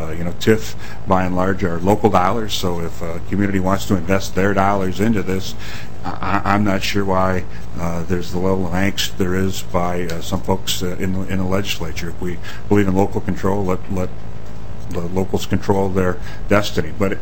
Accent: Albert Lea, Minnesota, United States; It's my hometown of Albert Lea, we hear about it from the school district, the hospital, and others

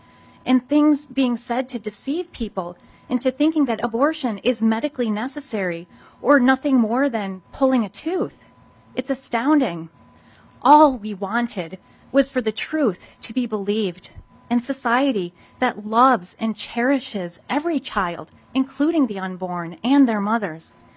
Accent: Mendota Heights, Minnesota, United States; Good morning … from Mendota Heights.

